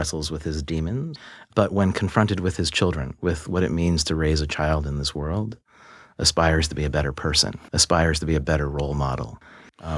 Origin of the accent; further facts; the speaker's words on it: Morgantown, West Virginia, United States; You know, I grew up in Morgantown, West Virginia.